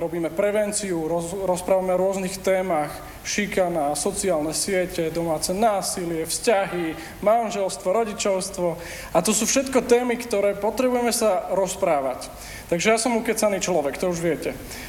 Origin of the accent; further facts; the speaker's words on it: Záhorie, Slovakia; accent: Záhorie dialect; To je tá záhoráčtina. Takže ja som zo Záhoria